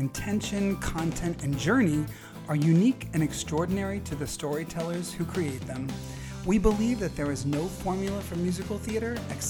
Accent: California, United States; I couldn't travel to New York growing up in the Bay Area

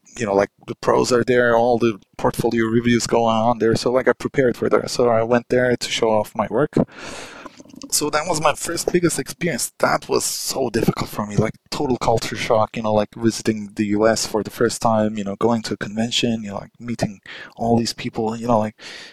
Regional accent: Turkey; English is a second language; I said, look, sir, I came from Turkey and like all the way from here, and like I've been trying every day.

